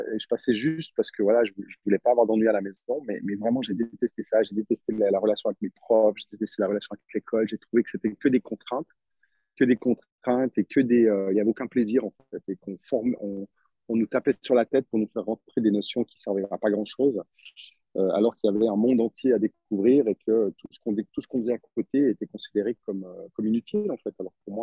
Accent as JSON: {"language": "French", "town": "Montreux", "region": "Vaud", "country": "Switzerland", "tie": "born or raised there", "said": "j'ai grandi en Suisse, dans une petite ville, la petite ville de Montreux, une petite ville de 20 000 habitants. Donc, c'était une ville, en plus, un grand village, on va dire, où je connais un peu tout le monde."}